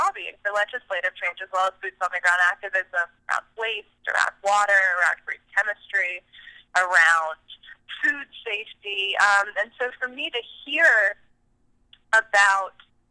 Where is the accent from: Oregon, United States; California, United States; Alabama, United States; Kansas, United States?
California, United States; my hometown, Marin County, where I was born and raised, had the highest breast, prostate, and melanoma cancer rates in the world.